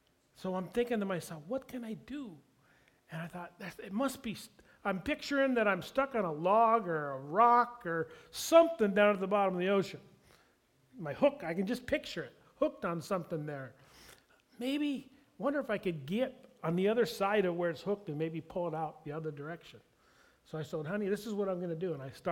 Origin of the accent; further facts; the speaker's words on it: Alaska, United States; moved away as an adult; Everybody knows that I grew up in Alaska. I spent the first 32 years of my life in Alaska.